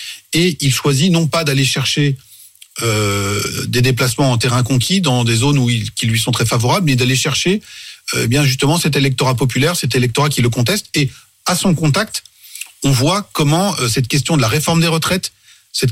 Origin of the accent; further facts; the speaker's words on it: France; Il y a un phénomène de ralliement légitimiste au président en exercice chez nous en France.